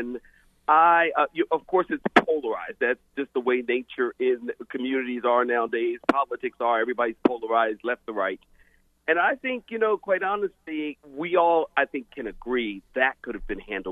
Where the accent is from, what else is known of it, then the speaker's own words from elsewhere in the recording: Philadelphia, Pennsylvania, United States; I come from Philadelphia. It's like a murder capital in our country. I mean, literally, my neighborhood that I grew up in, I'm afraid to go there.